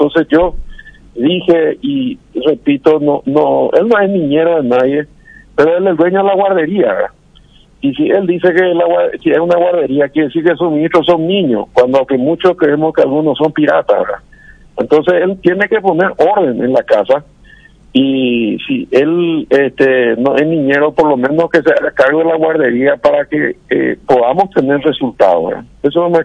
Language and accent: Spanish; Paraguay